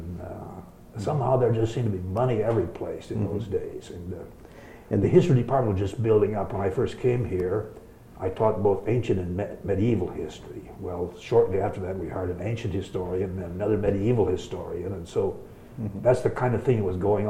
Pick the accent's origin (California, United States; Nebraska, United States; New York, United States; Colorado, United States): Nebraska, United States; But just to be in Europe after growing up in Nebraska was, you know, that is what really impressed me, I guess.